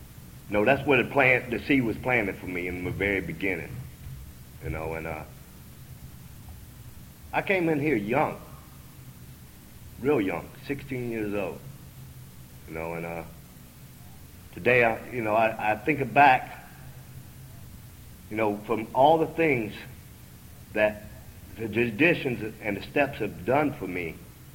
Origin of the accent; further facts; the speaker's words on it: Georgia, United States; now in Maryland, United States; You know, I live in the state of Maryland now, and I'm originally from Georgia.